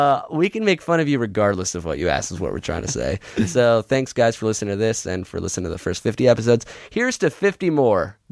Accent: Scotland, United Kingdom; I'm Scots. I'm a Scotch.

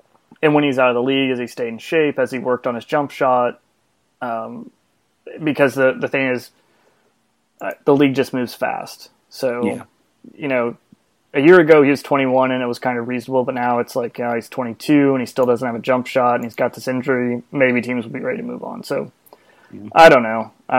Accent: Arkansas, United States; Michael Qualls, who played college ball in my home state, University of Arkansas.

